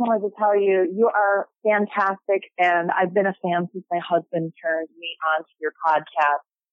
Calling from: Chicago, Illinois, United States; I'm calling from Chicago today.

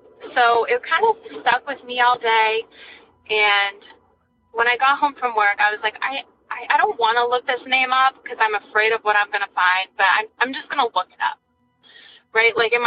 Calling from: New Hampshire, United States; I'm calling from New Hampshire.

